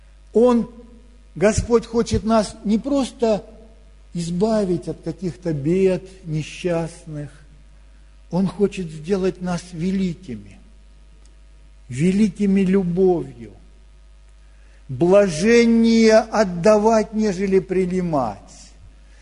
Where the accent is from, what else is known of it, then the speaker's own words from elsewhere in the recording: Moscow, Russia; сказали, что я из Москвы.